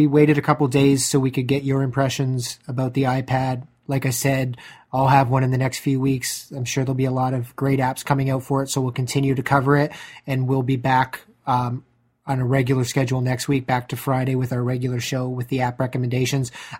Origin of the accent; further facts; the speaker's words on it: Canada; Some just allow you to, hey, no, I'm into tech and I'm from Canada, and they kind of tailor it for you